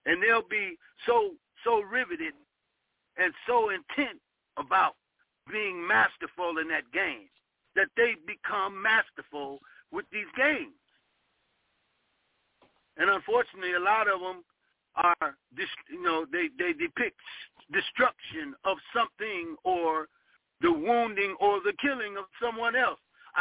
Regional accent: Cleveland, Ohio, United States; I remember I came from Cleveland, Ohio, where Cleveland used to be sort of like a hub for entertainers.

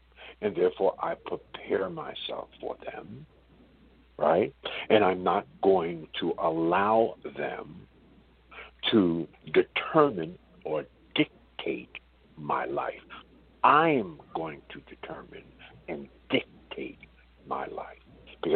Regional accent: Brooklyn, New York, United States; I grew up fundamentally born in Bed-Stuy in Brooklyn, New York

